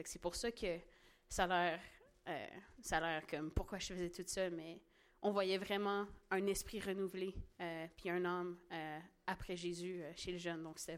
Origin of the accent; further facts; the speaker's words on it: Haiti; Puis moi je suis haïtienne